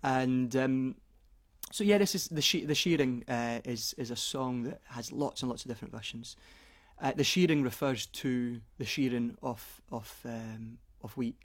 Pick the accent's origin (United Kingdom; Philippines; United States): United Kingdom; Edinburgh, Scotland; born or raised there